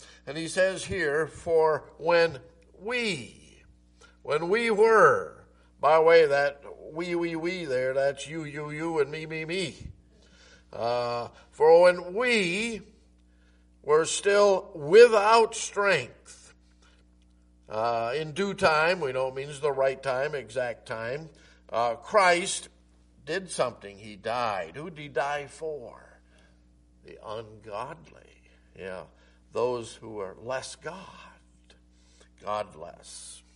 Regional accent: New York, United States; Well, I'm not from Pennsylvania. I'm from New York, brought up there, not the city.

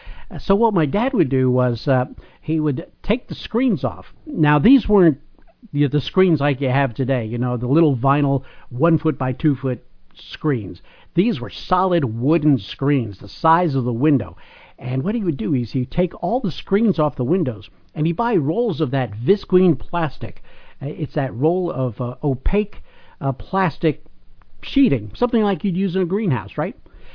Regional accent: New Jersey, United States; I have some vivid memories of growing up in New Jersey during the wintertime.

